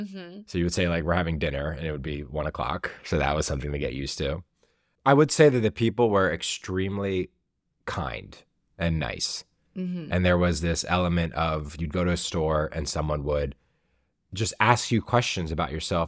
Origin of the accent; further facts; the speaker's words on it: New Jersey, United States; I'm from New Jersey. Like, there are New Jersey phrases.